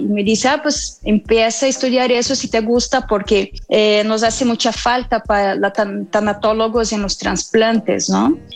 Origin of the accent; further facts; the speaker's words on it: Brazil; moved away as an adult; now in Mexico; Soy brasileña y en el año del 2010 me vine a vivir a México.